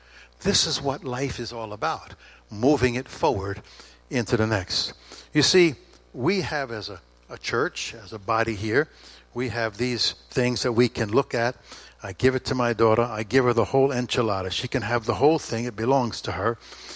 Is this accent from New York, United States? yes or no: yes; New York City, New York, United States; I was raised in New York City. I went to school in New York City, in Manhattan. And, you know, we have a little attitude in that city.